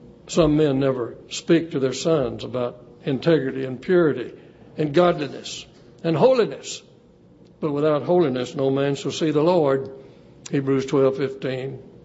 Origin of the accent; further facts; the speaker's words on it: Sherman, Texas, United States; walking down Main Street in my hometown of Sherman. It was called Travis Street, but it was the Main Street.